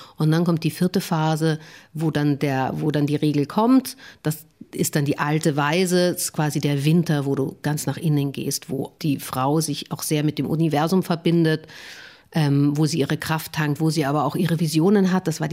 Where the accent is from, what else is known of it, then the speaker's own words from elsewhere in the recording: Austria; Ich komme ja aus Österreich